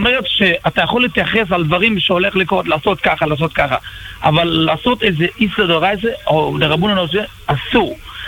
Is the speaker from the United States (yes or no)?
yes; New York, United States; אני מניו יורק